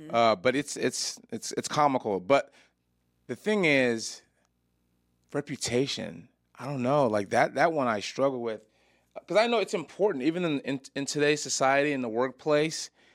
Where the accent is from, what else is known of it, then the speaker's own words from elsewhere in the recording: Nigeria; I come from literally being Nigerian.